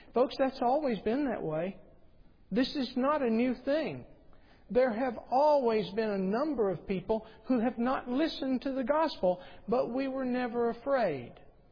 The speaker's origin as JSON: {"language": "English", "region": "the South", "country": "United States", "tie": "born or raised there", "said": "Now, I grew up in the South"}